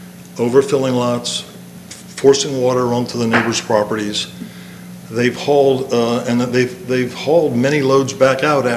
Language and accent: English; Bethany Beach, Delaware, United States; I grew up in Bethany Beach in a 1,200 square foot cottage with one brother and two sisters.